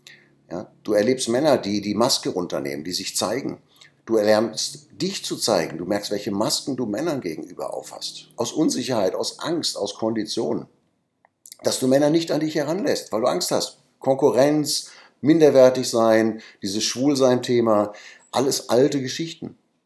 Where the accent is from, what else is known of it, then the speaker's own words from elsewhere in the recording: North Rhine-Westphalia, Germany; ich komme aus dem Ruhrpott